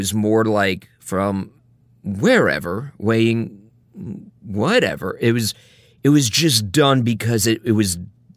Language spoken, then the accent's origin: English; Chicago, Illinois, United States; I grew up in Chicago. That's how I always said Chicago.